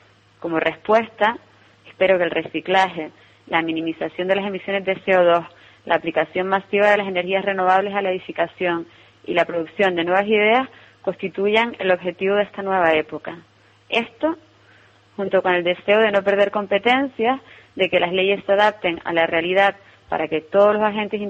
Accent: Las Palmas de Gran Canaria, Canary Islands, Spain; soy arquitecta de Las Palmas de Gran Canaria.

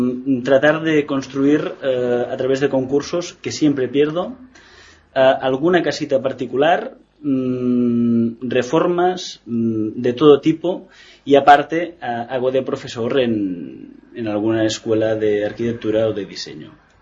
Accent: Barcelona, Catalonia, Spain; yo no soy argentino, soy de Barcelona.

